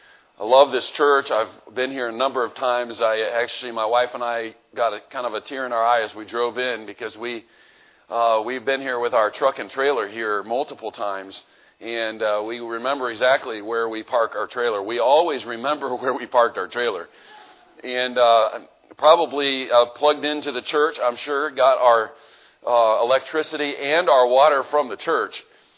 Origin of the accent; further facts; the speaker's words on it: Kansas City, Missouri, United States; And, of course, we're from Kansas City, and so we love coming into Chiefs territory.